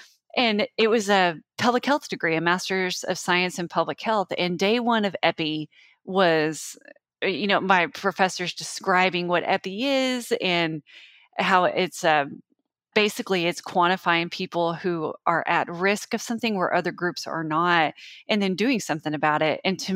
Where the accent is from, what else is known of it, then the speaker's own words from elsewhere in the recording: New Mexico, United States; I grew up in Eastern New Mexico.